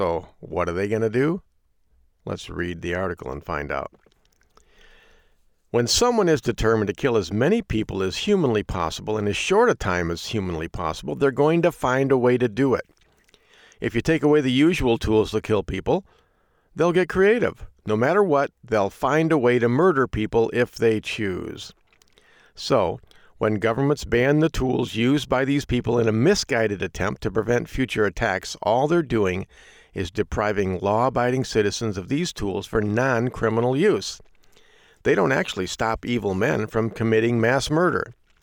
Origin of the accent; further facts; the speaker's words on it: United Kingdom; Oh boy, this is a day to be ashamed of being a Brit.